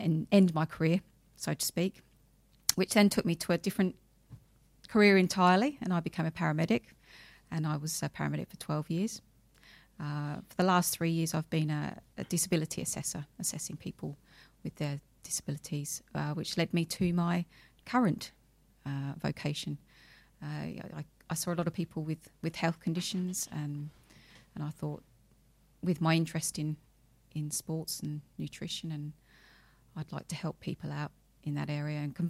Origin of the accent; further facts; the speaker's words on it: Australia; also born or lived in England; as you can probably detect from the accent, I grew up in Australia after we moved there when I was just one.